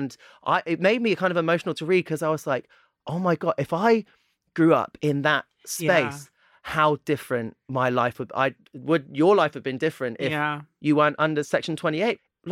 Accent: Plymouth, South West England, United Kingdom; I grew up in Plymouth and Plymouth is like 98% white.

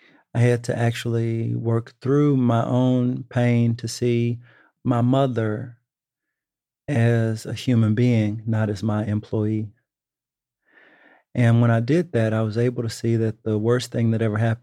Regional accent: Texas, United States; You know, where I'm from Texas, you know, I still have a sort of terror about speaking back to adults.

